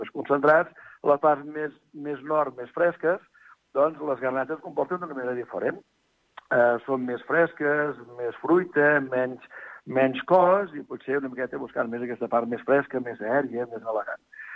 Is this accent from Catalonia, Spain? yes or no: yes; Catalonia, Spain; Nosaltres, que som gent del Penedès, ens vam anar al Montsant